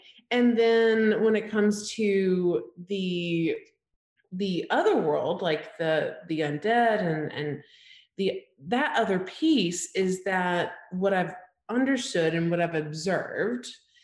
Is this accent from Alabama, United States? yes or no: yes; Alabama, United States; Yes, in that I grew up in Alabama, small town, like 5,000 people.